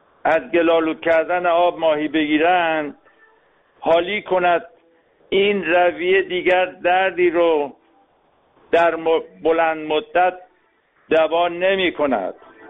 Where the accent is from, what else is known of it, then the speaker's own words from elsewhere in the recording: Iran; من به عنوان یک ایرانی که همیشه خواهان صلح در ایران و تمام جهان هستم،